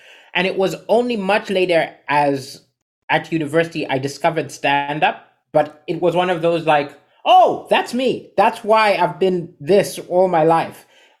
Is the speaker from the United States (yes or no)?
no; Zambia; born there; also born or lived in Somalia / Kenya / Swaziland / Austria; I was born in Zambia. But the thing is, we're Malawian refugees.